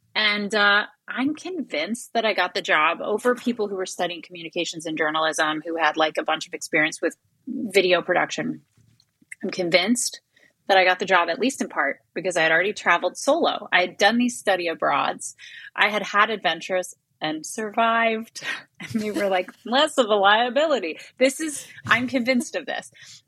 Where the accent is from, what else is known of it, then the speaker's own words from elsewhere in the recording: Midwest, United States; I grew up in the Midwest.